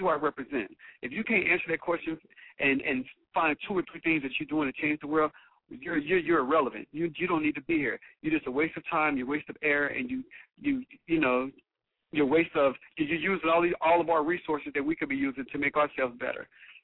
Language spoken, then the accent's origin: English; Cincinnati, Ohio, United States; now in Los Angeles, United States; I'm from Cincinnati, Ohio, and I will always say that. And that man that grew up in Cincinnati, Ohio, would never be changed by what's out here, you know?